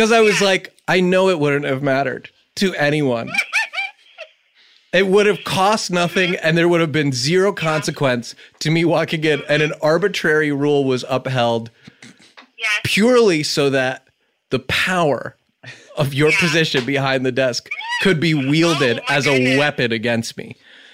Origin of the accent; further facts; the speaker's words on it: New York, United States; I'm from New York